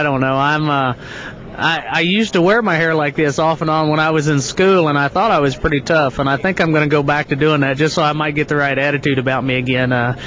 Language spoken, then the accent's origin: English; Missouri, United States; I grew up on Lake of the Ozarks around in boat docks.